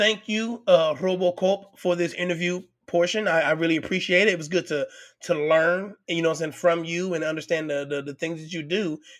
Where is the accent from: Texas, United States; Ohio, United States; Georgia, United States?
Ohio, United States; I'm from Ohio originally.